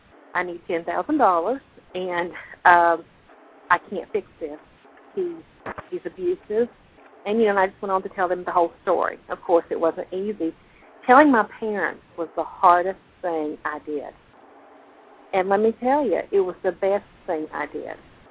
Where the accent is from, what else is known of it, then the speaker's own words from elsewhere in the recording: Kentucky, United States; I grew up in Eastern Kentucky, in the Appalachian Mountains